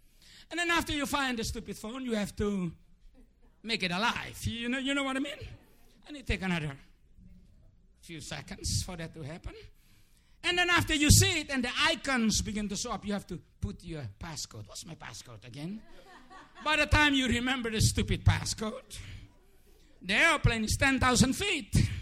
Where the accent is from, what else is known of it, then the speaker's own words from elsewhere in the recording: United States; I'm an American too